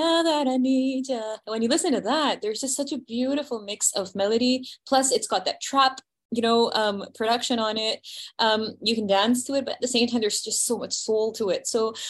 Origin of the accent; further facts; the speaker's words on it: India; I feel us as Indians, or myself being of Indian origin, I think we are more on the emotional side.